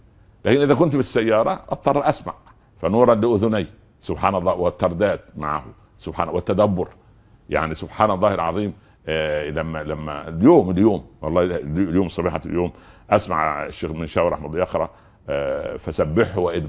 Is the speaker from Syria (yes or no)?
no; Upper Egypt, Egypt; نحن من أهل الصعيد، لما رحنا القاهرة كالرجل الذي جاء من زيمبابوي إلى شارع الشانزليزيه فجأة، يعني شاب قروي